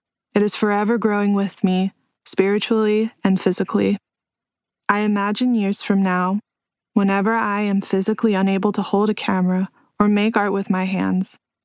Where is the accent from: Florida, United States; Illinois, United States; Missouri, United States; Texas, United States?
Texas, United States; Houston; I am a contemporary artist and visual activist, born and raised in Houston, Texas.